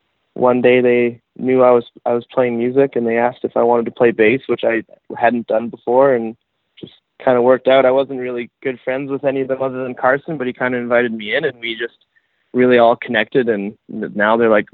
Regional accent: Calgary, Alberta, Canada; we're all from Calgary.

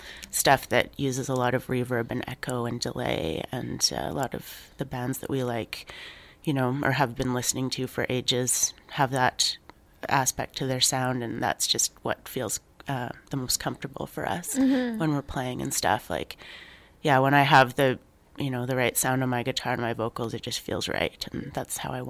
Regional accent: Regina, Saskatchewan, Canada; I grew up in Regina

